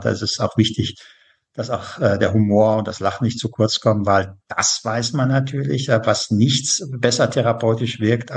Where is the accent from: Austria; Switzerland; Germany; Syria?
Germany; North Rhine-Westphalia; in meiner Heimat, dem Ruhrgebiet